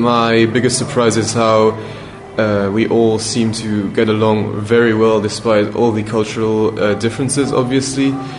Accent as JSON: {"language": "English", "country": "Luxembourg", "said": "I'm from Luxembourg, so the country is really very small"}